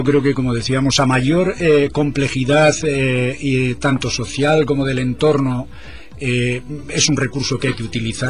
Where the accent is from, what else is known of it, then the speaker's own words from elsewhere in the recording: Palencia, Castile and León, Spain; somos de Palencia.